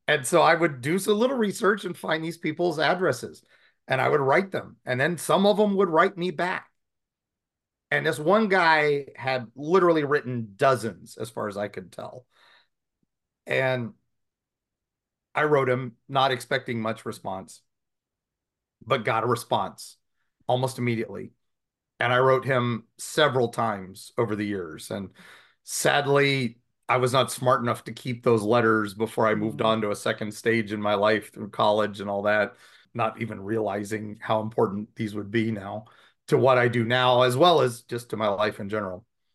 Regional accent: West Virginia, United States; also born or lived in Ohio / Kentucky; As I was a kid growing up in West Virginia as a nerd, I've been in Ohio, I've been in West Virginia, I've been in Kentucky

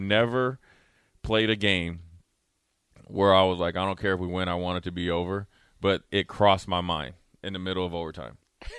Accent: Minnesota, United States; growing up in Minnesota, you just got to play.

